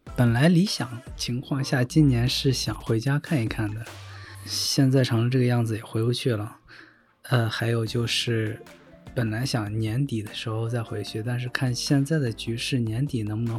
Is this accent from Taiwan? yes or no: no; China; now in Japan; 因为我们都是中国人，内心还是更向着这个中国那方的。既然生活在日本，